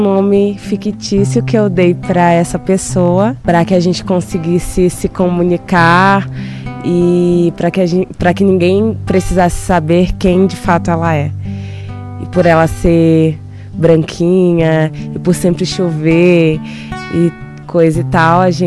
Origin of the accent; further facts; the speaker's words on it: São Luís, Maranhão, Brazil; sou cantora, compositora, licenciada em música e vim de São Luís do Maranhão.